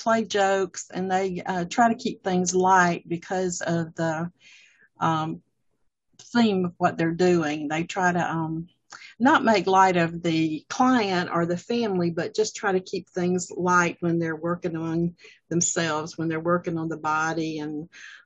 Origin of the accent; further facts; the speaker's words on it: the South, United States; And I was born and raised in the South, and when I moved north for 10 years, I realized how different things are as far as the way you're raised